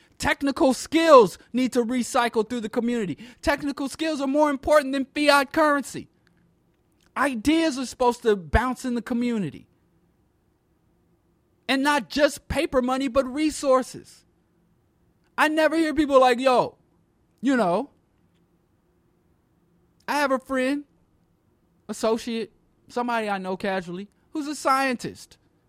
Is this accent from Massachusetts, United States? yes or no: no; Akron, Ohio, United States; I'm from Akron, broke down, struggle ass Akron, and I'm seeing what the world could offer me.